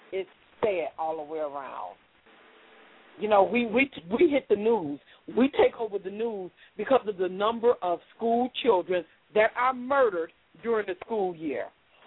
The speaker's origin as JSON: {"language": "English", "town": "Chicago", "region": "Illinois", "country": "United States", "said": "But I'm from Chicago. There was 49 shootings in my city last weekend."}